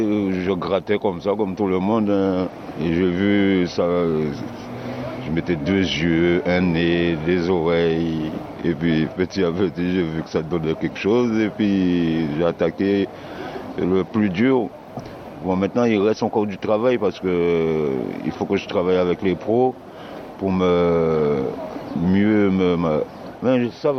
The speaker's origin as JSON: {"language": "French", "country": "Guadeloupe", "lives_now": "Marseille, France", "said": "Je suis d'origine de la Guadeloupe. J'ai 68 ans. Et puis, je suis à Marseille"}